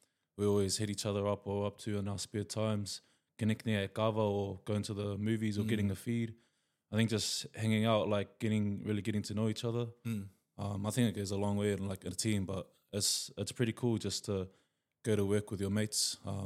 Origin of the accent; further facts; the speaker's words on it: Palmerston North, Manawatū-Whanganui, New Zealand; Palmy, Palmerston North, 102. Born and bred there. Proud of my home, but it's a lot different to the Auckland lifestyle